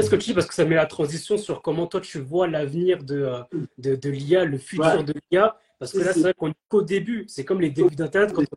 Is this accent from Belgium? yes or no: no; Comoros; moi je suis originaire des Comores par exemple